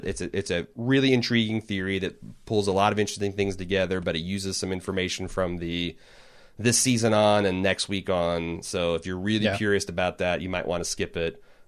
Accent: Australia; Being Australian, I probably noticed it more than most Americans watching

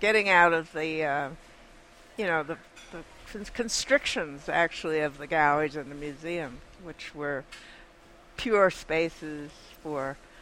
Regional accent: New Jersey, United States; also born or lived in Massachusetts; Actually, I'm from New Jersey.

